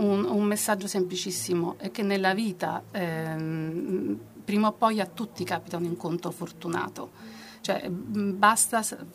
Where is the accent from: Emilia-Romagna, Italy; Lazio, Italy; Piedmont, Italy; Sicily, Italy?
Lazio, Italy; Rome; noi siamo romani